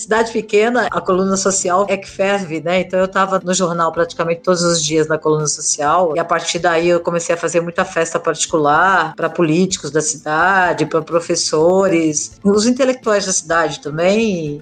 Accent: Jundiaí, São Paulo, Brazil; lá da minha cidade, de Jundiaí.

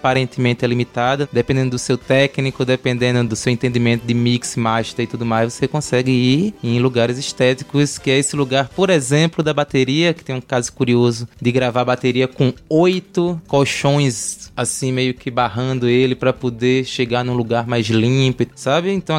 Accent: Olinda, Pernambuco, Brazil; now in São Paulo, Brazil; Sim, na verdade eu sou lá de Pernambuco, de Olinda, né? Já morei em outros lugares do Brasil

